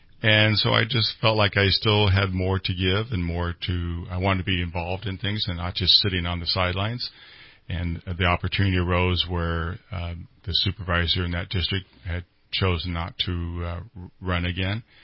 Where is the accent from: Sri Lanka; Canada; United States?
United States; Redding, California; so it kind of just worked out well for me, an opportunity to still stay in my hometown and work here. I actually worked in business for a while before I took my job with the police department, but this was an opportunity to be here in Reading